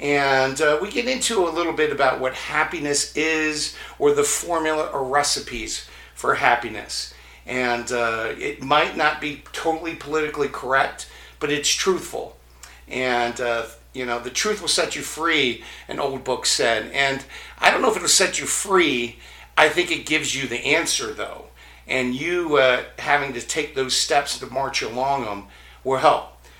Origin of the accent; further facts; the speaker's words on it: Baltimore, Maryland, United States; The Baltimore Ravens, I'm from Baltimore, they lost, so we're commiserating a little bit.